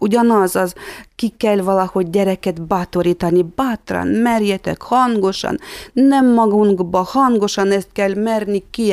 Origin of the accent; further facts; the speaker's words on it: Russia; Hungarian is a second language; now in Hungary; én Oroszországban születtem, és ott az orosz nyelv olyan volt, mint anyanyelvi státuszban volt, mivel két nyelvet párhuzamosan beszéltünk, és akkor iskolában is az órák orosz nyelven voltak, otthon meg mordvin nyel